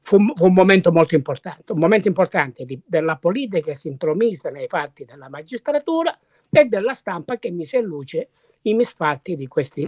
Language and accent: Italian; Calabria, Italy; io sono calabrese, quindi la nebbia l'abbiamo vista, l'abbiamo conosciuta molto poco